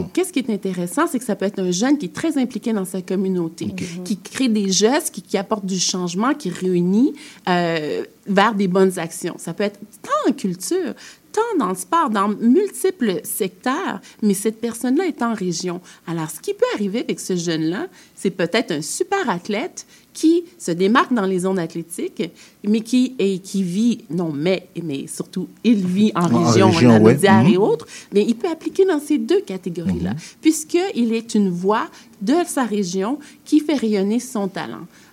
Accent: Alma, Quebec, Canada; moi, j'ai grandi à Alma, au Lac-Saint-Jean.

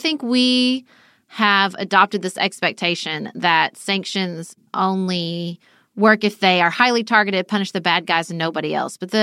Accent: United States; earlier this week, as an American citizen, there was lots of geopolitical conflict that both affected me and didn't.

